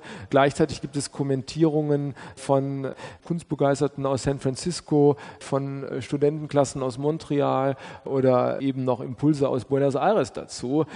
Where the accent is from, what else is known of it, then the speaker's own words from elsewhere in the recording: Regensburg, Bavaria, Germany; Ich bin Regensburger und bin noch nie hier gewesen.